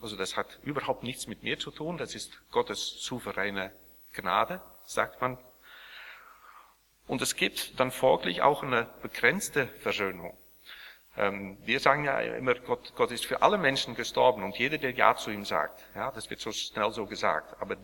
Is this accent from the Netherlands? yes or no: yes; Sliedrecht, South Holland, Netherlands; born there; German is a second language; Ich bin selber in Sliedrecht geboren. Das liegt gerade 10 Kilometer von Dordrecht entfernt. Und ich bin auch in einer Kirche groß geworden, wo diese Lehre sehr stark dominiert hat